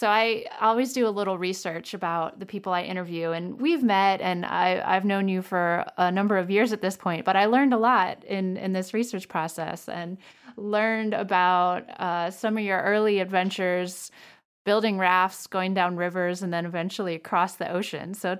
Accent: United States; Yeah, and, you know, I grew up on the Mississippi and was just there a few months ago, marveling at the river.

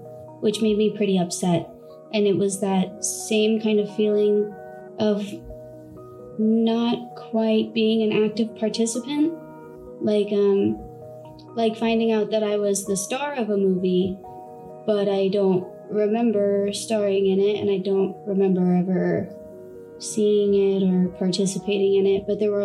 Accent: Phoenix, Arizona, United States; I'm 28 years old, and I'm from Phoenix, Arizona.

